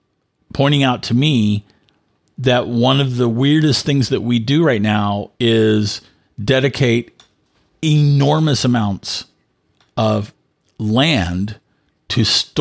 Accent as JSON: {"language": "English", "region": "Texas", "country": "United States", "tie": "born or raised there", "also_born_or_lived": "Austin", "lives_now": "Bay Area, United States", "said": "I was born and raised in Texas, lived many years in Austin."}